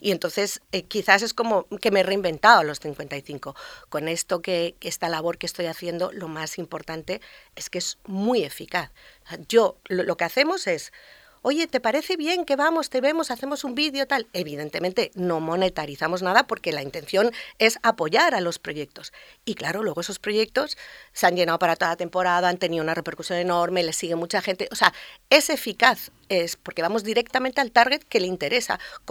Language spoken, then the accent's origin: Spanish; Girona, Catalonia, Spain; born there; moved away as an adult; now in Formentera, Spain; llevo aquí hace 40 años, entonces tengo 60 ahora. Llegué con 20, yo nací en Girona, vivo entre Madrid, ahora entre Madrid, Formentera e Ibiza.